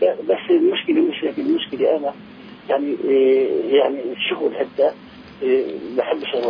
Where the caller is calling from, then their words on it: Nablus, West Bank, Palestine; أنا من نابلس